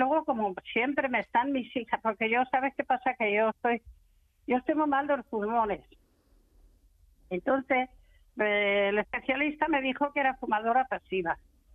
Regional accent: Extremadura, Spain; Que me reconozca que soy la extremeña número 1.

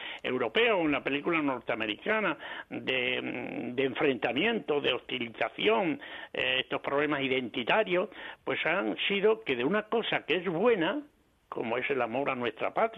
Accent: Tornavacas, Extremadura, Spain; en nuestra Extremadura, en nuestra España, en nuestro mundo, incluso, y por supuesto en mi pueblo, Tornavaca

